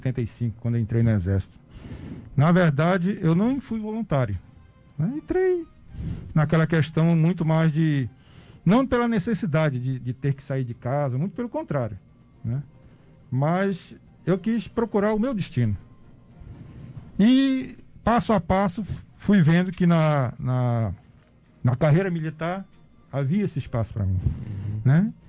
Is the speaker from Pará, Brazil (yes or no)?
yes; Belém, Pará, Brazil; moved away as an adult; eu sou natural de Belém do Pará, né? Sou um paraense, lá da Amazônia Legal. Cheguei aqui em Afogados no final de 2009